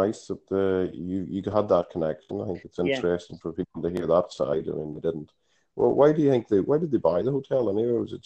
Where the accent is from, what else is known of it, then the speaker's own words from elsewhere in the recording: Ireland; Because, you know, I'm from Ireland, as you know, you're from Ireland.